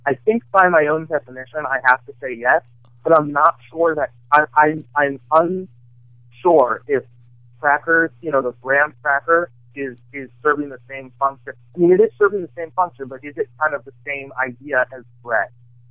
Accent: Bethesda, Maryland, United States; So I'm from Bethesda, Maryland, which is a suburb a little bit outside of D.C.

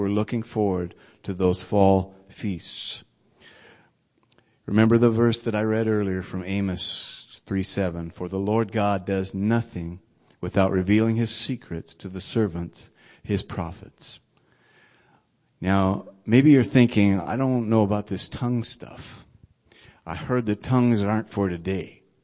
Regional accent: Worthington, Minnesota, United States; Worthington, Minnesota. And that was just recently that happened. We'd been to that church there. Now, my hometown is a melting pot of people from all over the world

